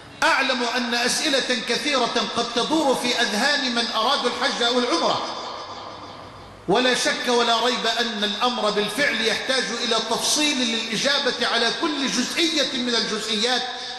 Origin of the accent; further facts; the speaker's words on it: Egypt; اللهم اجعل بلدنا مصر امنا امانا